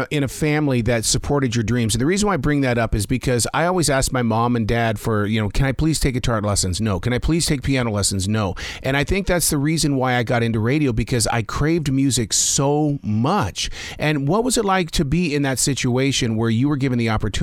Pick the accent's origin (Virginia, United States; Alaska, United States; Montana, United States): Montana, United States; now in Southern US; because I'm down here in the South now, I grew up in Montana, I've been in the South for 35 years